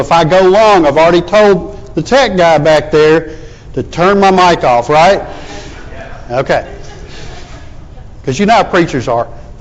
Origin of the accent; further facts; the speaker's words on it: Madison, United States; My faith was different from others I grew up with in Madison.